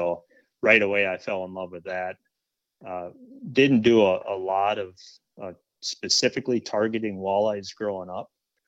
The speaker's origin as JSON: {"language": "English", "town": "Lakeville", "region": "Minnesota", "country": "United States", "tie": "born or raised there", "said": "So I grew up in Lakeville, Minnesota, and really where I got my start was really paddling a canoe around in the Boundary Waters."}